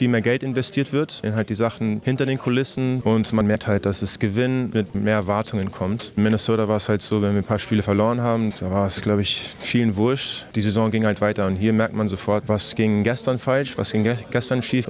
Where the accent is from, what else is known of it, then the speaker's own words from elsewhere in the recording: Berlin, Germany; als Berliner